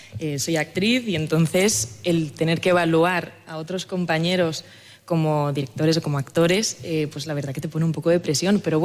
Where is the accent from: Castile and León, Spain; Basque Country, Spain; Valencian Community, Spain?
Valencian Community, Spain; Alicante; also born or lived in Madrid; yo siempre digo que soy alicantina porque yo me vine aquí muy pequeña, nací en Madrid, pero me he criado toda la vida aquí hasta los 18, sí, que me fui a Madrid.